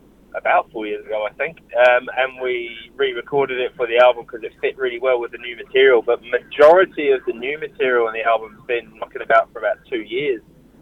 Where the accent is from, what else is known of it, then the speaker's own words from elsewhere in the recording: England, United Kingdom; I mean, I grew up in England.